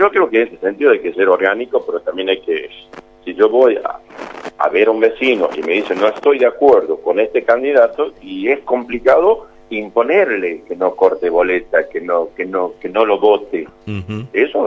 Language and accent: Spanish; Paclín, Catamarca, Argentina; somos, digamos, de Paclín.